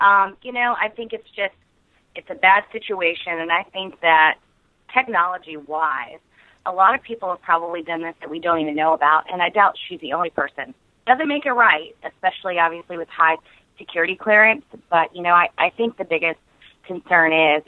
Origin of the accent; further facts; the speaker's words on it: Virginia, United States; I'm your moderate Republican from Virginia.